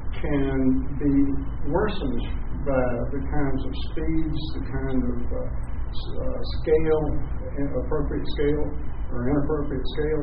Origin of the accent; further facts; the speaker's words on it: Raleigh, North Carolina, United States; And I'm from Raleigh